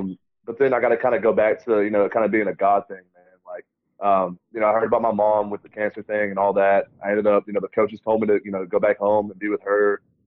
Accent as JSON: {"language": "English", "region": "Texas", "country": "United States", "tie": "born or raised there", "said": "be close to my hometown and just kind of help grow the game of rugby in Texas, where it's really not that big."}